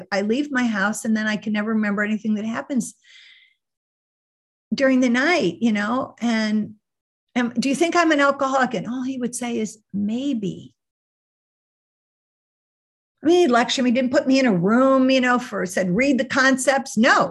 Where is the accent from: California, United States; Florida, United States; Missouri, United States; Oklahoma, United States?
Missouri, United States; St. Louis; I grew up in St. Louis. I have a great affinity for Boston, though, because all my college roommates were from Boston. And, but anyway, grew up in St. Louis. I'm an Irish Catholic.